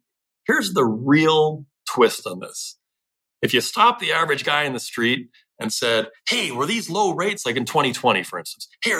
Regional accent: Canada; We are Canadian, which is to say we are conservative.

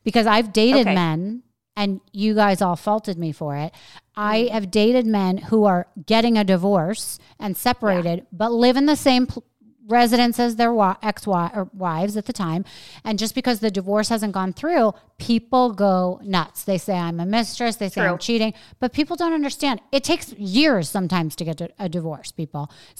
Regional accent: New York, United States; now in Florida, United States; because I'm a New Yorker, even though I live in Florida now.

